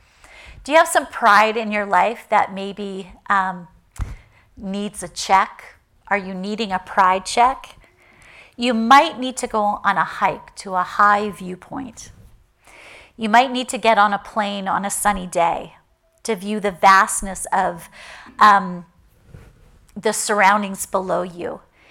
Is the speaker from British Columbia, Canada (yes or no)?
yes; Vancouver, British Columbia, Canada; I said, Vancouver. He's like, Vancouver, Washington? I'm like, no, Vancouver, BC.